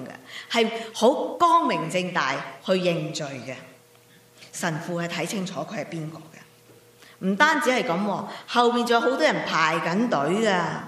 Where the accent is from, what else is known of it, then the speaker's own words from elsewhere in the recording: China; 我们中国人就是叫它做